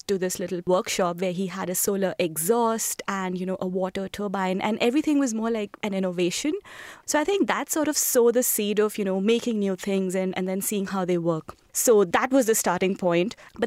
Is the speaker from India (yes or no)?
yes; New Delhi, Delhi, India; born there; I was born in India, in the capital, New Delhi.